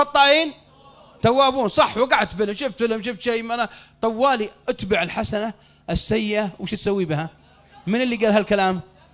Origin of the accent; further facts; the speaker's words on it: Saudi Arabia; واحد عندنا في السعودية ملقوف ملقوف ملقوف مرة